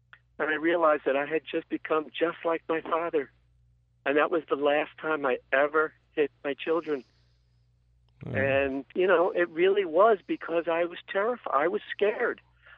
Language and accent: English; Bronx, New York, United States; growing up in the Bronx on the streets, you know, you just, when you got scared, you reacted.